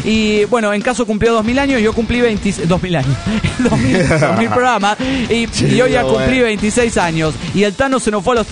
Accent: Mérida, Yucatán, Mexico; de Mérida, Yucatán, México.

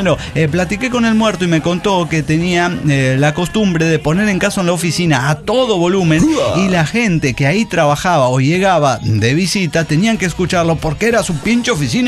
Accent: Mesa, Arizona, United States; de Mesa, Arizona, ¿cómo la ves?

